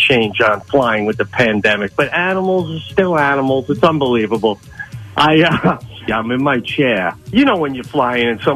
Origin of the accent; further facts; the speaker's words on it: New York, United States; accent: Long Island; now in upstate New York, United States; Born and bred on Long Island, but upstate now, baby, as you say.